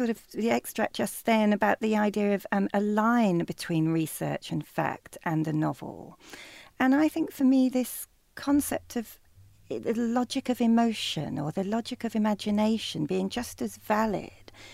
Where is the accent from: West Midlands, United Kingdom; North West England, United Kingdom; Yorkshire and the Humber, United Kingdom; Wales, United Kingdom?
Yorkshire and the Humber, United Kingdom; now in London, United Kingdom; I was thinking of myself coming to London as a nanny, and I was from Yorkshire, so also from a rural place